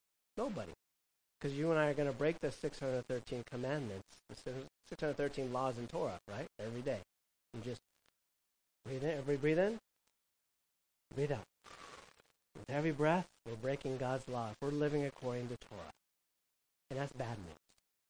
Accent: California, United States; When I came from Southern California, we're more suburb

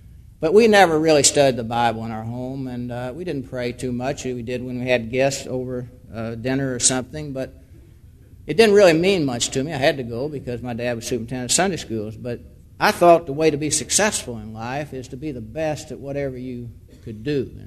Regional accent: Mission, Texas, United States; I was raised down in Mission, Texas, which is a small town in the tip of Texas down by Brownsville in what we call the Rio Grande Valley.

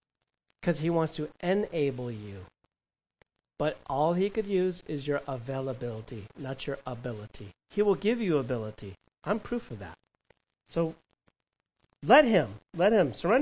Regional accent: California, United States; I remember in Disneyland in California. I grew up near there in Orange County.

